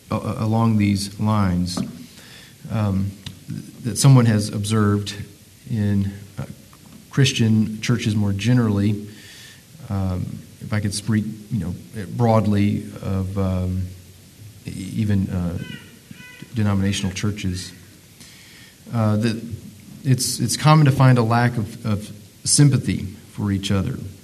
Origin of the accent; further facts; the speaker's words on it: North Carolina, United States; I'm from North Carolina. So when you're talking to more than one person, you say all y'all.